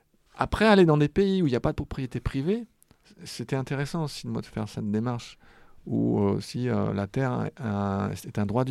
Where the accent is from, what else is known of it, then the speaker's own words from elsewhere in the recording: France; nous, en tant que Français ou Gaulois à l'époque